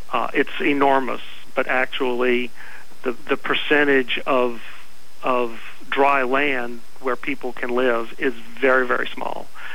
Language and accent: English; Louisiana, United States; Well, I've lived in South Louisiana all my life. I grew up in Bayou Country in Terrebonne Parish.